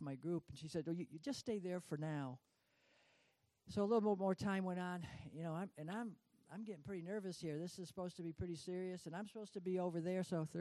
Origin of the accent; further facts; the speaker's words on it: Kirkwood, New York, United States; My testimony, I was born in Binghamton, New York, and initially we lived in a town just outside of Binghamton called Kirkwood.